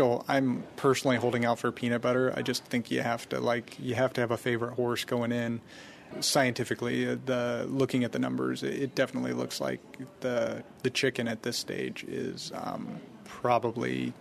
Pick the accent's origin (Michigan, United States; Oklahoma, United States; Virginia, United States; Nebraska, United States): Nebraska, United States; I'm one of the incoming EIS officers. Originally, I'm from Nebraska, and I practiced mostly in Chicago